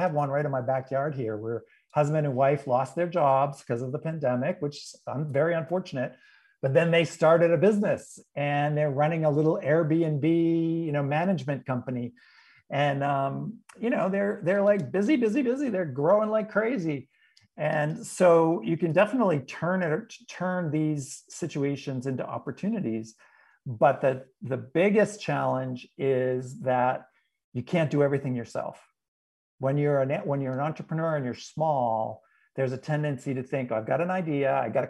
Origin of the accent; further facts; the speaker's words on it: New England, United States; I'm from New England originally.